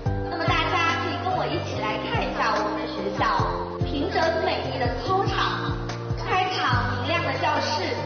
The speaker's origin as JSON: {"language": "Chinese", "town": "Liuzhou", "region": "Guangxi", "country": "China", "said": "以及我们柳州人引以为豪的各种桥梁"}